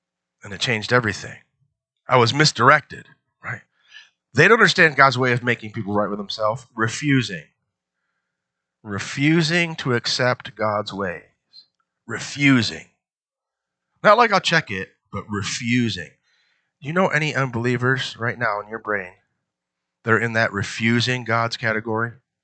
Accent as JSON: {"language": "English", "country": "United States", "said": "We don't like this. We're American."}